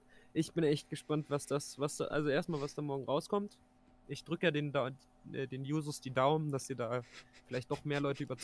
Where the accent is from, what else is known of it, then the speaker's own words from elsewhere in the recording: Göttingen, Lower Saxony, Germany; in meiner Heimatstadt Göttingen